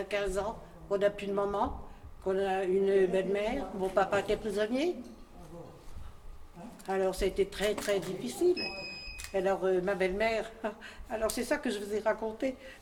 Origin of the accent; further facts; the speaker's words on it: Troyes, Grand Est, France; En face de chez nous, à Troyes, je suis troyenne, hein